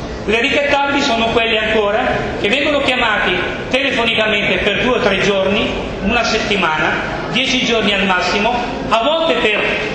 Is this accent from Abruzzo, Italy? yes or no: yes; Roseto, Abruzzo, Italy; le cooperative sociali e vengo da Roseto